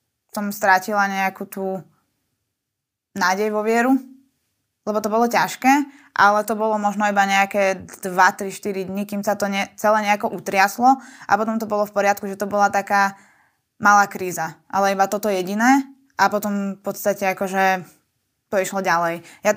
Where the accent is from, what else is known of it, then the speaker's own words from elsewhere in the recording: Kremnica, Banská Bystrica Region, Slovakia; čo som bola doma v Kremnici